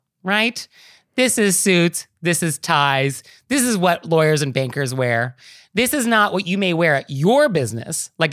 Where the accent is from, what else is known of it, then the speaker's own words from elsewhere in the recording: California, United States; California casual, I mean, as a Californian, I mean, does it mean logo t-shirts?